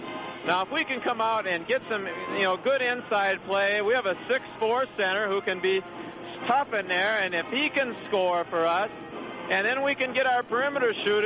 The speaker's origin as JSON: {"language": "English", "region": "Minnesota", "country": "United States", "said": "like I came from Minnesota, you know, and that's where you live your whole life."}